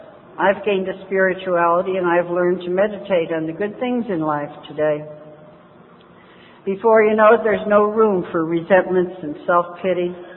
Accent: United States; And I said, well, I'm a first-generation American, and my parents were born in Scotland.

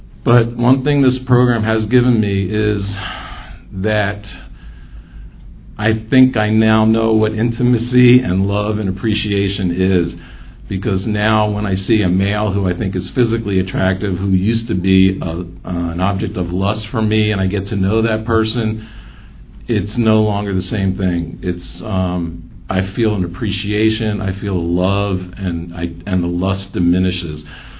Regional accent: Atlanta, Georgia, United States; I'm from Atlanta, Georgia

